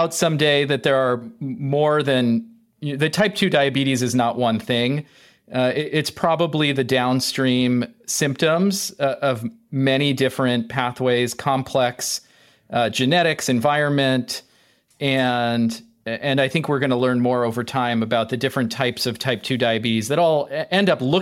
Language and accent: English; Studio City, California, United States; Well, I'm from Studio City originally, so it's in my blood.